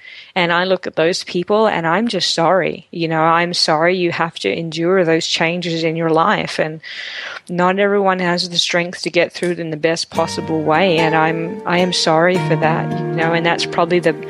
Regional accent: Australia; now in United States; So that's probably the more of the perspective that I had at that time, being Australian.

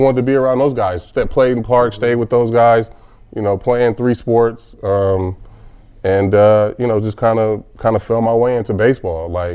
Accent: Vallejo, California, United States; born or raised there

